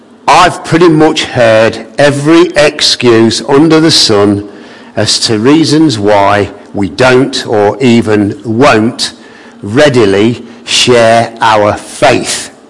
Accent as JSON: {"language": "English", "region": "England", "country": "United Kingdom", "said": "about him being Scottish and me being English. And, and me being English."}